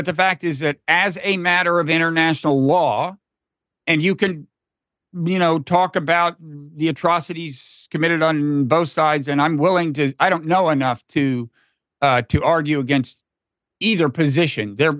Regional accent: United States; I'm, as an American, I'm particularly aware

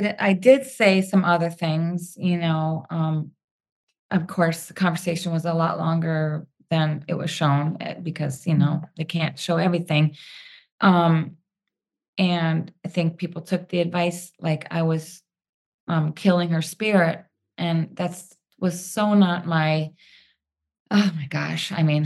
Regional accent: Minnesota, United States; I thought, oh, they're going to have me talk to Daisy because we're both from Minnesota or something.

